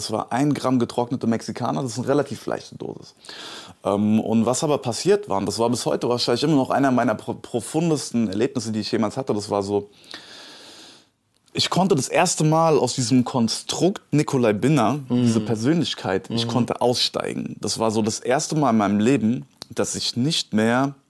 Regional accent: Gelnhausen, Hesse, Germany; Nee, in Hessen, auf einem kleinen Kaff, so, in einer kleinen Stadt, Gelnhausen.

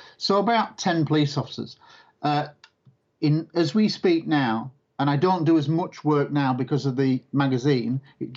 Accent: Scunthorpe, Yorkshire and the Humber, United Kingdom; born there; I was born in Scunthorpe, in what is now Lincolnshire, but then Humberside

